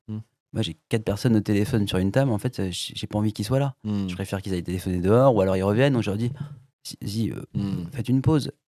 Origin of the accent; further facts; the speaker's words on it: Nice, Provence-Alpes-Côte d'Azur, France; moi je suis Niçois, t'es Niçois